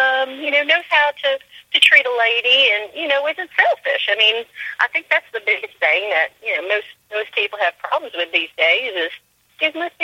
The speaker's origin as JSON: {"language": "English", "town": "Pensacola", "region": "Florida", "country": "United States", "said": "Yes, I am from Pensacola, Florida."}